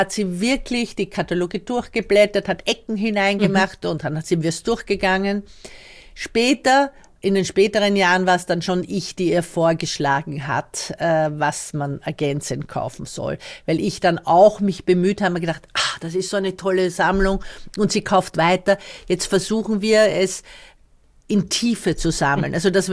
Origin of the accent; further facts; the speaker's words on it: Austria; now in United States; Ich war aus Österreich